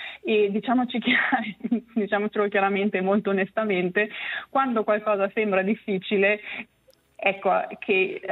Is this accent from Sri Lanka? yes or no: no; Ticino, Switzerland; Io sono nata nel Locarnese e cresciuta nelle terre di Piedemonte in Valle Onsernone